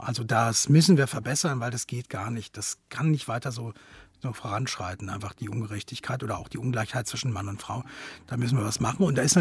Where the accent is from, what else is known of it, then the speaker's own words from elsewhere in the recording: Cologne, North Rhine-Westphalia, Germany; ich komme aus Köln